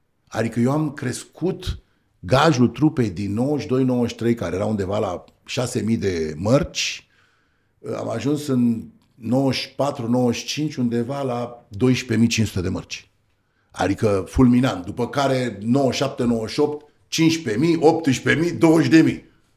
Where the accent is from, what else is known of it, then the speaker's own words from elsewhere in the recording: Romania; Zic, din România. Din România? Așa, cu blond, cu ochii albaștri? Zic, dar tu crezi că în România sunt numai maimuțe sau ce sunt acolo? Merg maimuțele pe stradă sau ce? Zic, sunt român, da.